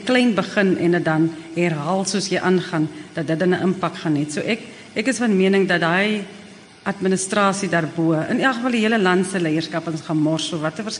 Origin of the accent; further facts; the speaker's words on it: Northern Cape, South Africa; ek sien myself as 'n baie vriendelike persoon want ek kom van die Noord-Kaap. Die nadeel is ons is verskriklik reguit mense.